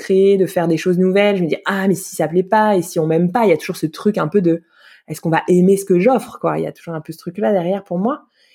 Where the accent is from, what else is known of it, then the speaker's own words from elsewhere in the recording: Yerres, Île-de-France, France; J'ai grandi à Hyères, dans l'Essonne.